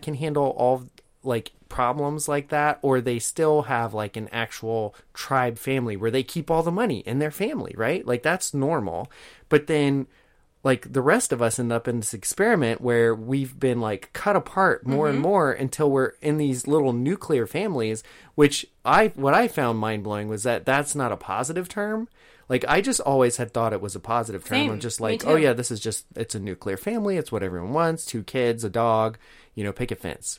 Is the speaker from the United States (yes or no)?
yes; United States; And I know as an American, I like I hear that and I'm like, I can't even imagine that.